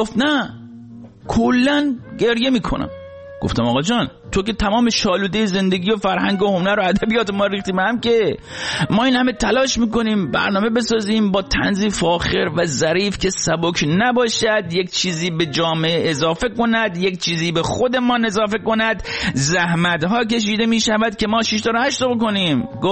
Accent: Rasht, Gilan, Iran; من خودم چون رشتی هستم اوکیه

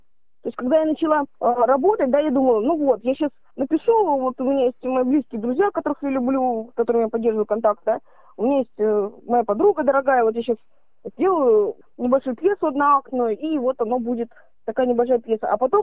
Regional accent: Kazakhstan; Я выросла в Казахстане

